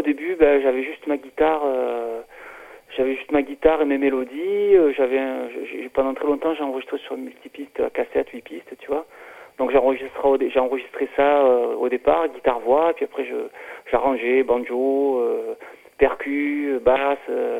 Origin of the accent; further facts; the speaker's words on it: Marseille, Provence-Alpes-Côte d'Azur, France; moved away; Je suis à Marseille, ouais. Enfin, j'ai grandi à Marseille, mais il y a presque 20 ans que j'ai quitté cette ville.